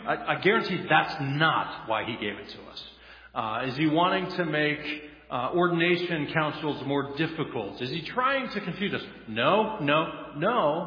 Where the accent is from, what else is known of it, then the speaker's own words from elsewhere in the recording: Colorado, United States; I'm from Colorado. I'm talking mountains, Rocky Mountains.